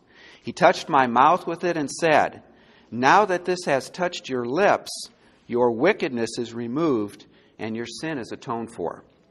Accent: Green Bay, Wisconsin, United States; growing up in Green Bay, Wisconsin, even the football players had their names in the phone book.

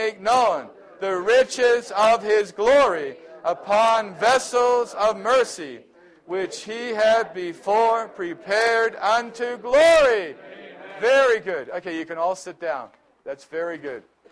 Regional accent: New Zealand; You know, I grew up in New Zealand

